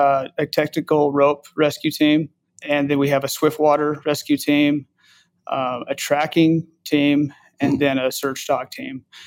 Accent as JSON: {"language": "English", "town": "Kanab", "region": "Utah", "country": "United States", "tie": "born or raised there", "said": "I was born and raised in Kanab and then moved away, went to school at SUU, Southern Utah University."}